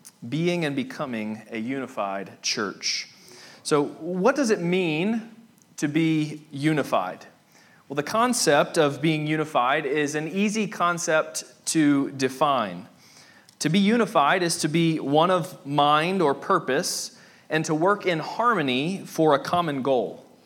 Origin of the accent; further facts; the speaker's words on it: Rock Hill, South Carolina, United States; I grew up in Rock Hill, South Carolina, not far from here, and my parents still live there